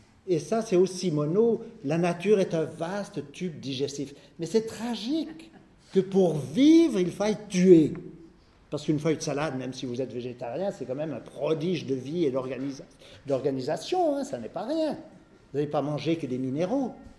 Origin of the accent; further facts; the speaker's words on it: Switzerland; je n'avais pas le droit, je suis suisse.